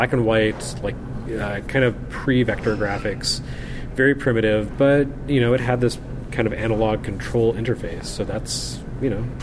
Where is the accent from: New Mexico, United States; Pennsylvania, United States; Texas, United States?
Texas, United States; You know what happened is I grew up in Texas, and football is everything there.